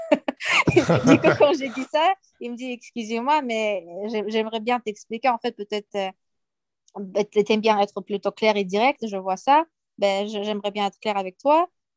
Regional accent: France; je dis, oui, voilà, je viens de France.

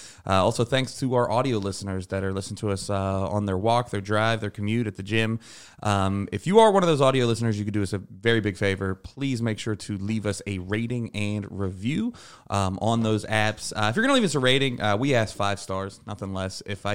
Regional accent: Pittsburgh, Pennsylvania, United States; I'm from Pittsburgh, so the radio station out there, Tracy Morgan was doing the rounds to promote shows

